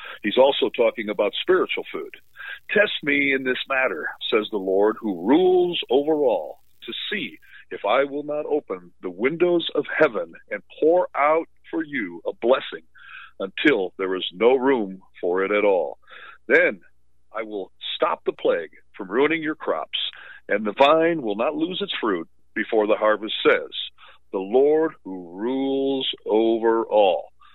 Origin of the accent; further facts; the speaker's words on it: Orlando, Florida, United States; As Dr. Gentry said … I'm from Orlando, Florida.